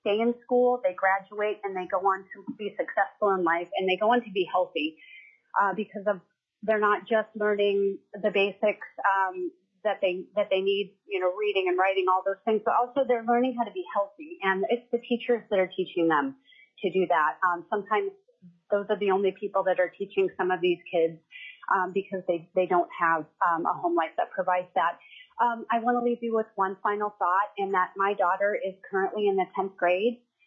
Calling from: Sitka, Alaska, United States; I'm calling from Sitka

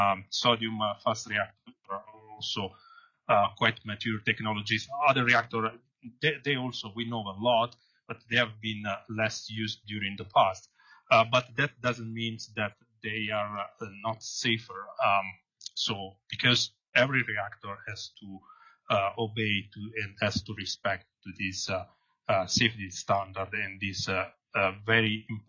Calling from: Idaho Falls, Idaho, United States; I'm a scientist at Idaho National Lab, and I'm speaking from Idaho Falls, Idaho.

